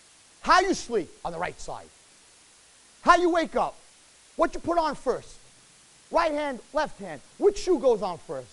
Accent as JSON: {"language": "English", "region": "New York", "country": "United States", "said": "I have to bash you a little bit. I come from New York."}